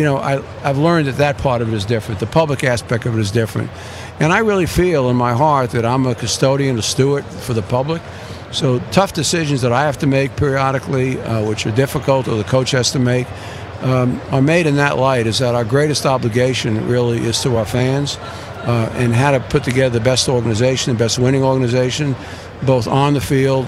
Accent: New York, United States; moved away as an adult; now in Atlanta, United States; I left physically in New York when I was 20, 21 years old. But emotionally, you never leave New York.

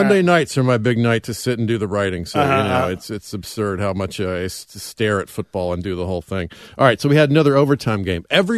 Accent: Atlanta, Georgia, United States; I'm from Atlanta.

